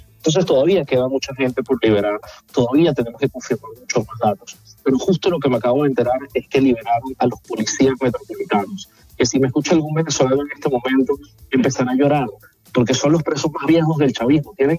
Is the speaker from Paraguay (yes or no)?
no; Spain; nos alegra la liberación de los 5 españoles, porque yo también soy español